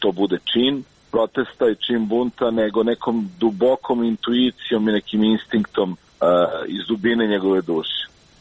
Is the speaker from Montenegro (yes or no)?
no; Belgrade, Serbia; ja sam rođen u Beogradu i odrastao u Beogradu.